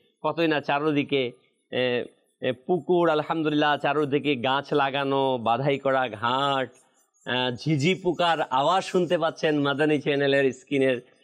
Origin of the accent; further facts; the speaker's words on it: Munshiganj, Dhaka Division, Bangladesh; এটা হচ্ছে আমাদের মুন্সিগঞ্জের আঞ্চলিক ভাষা